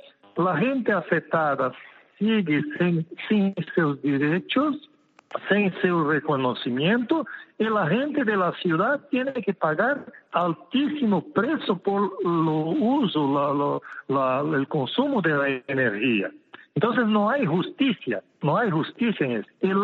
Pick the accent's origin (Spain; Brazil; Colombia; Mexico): Brazil; Spanish is a second language; soy de Brasil